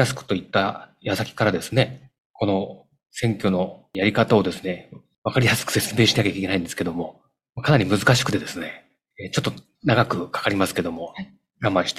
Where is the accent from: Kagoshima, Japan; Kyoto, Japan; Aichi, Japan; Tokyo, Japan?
Aichi, Japan; Nagoya; 私、名古屋生まれの名古屋育ちです。ただ会社に入ってから東京の勤務、関東地方での勤務が長くてですね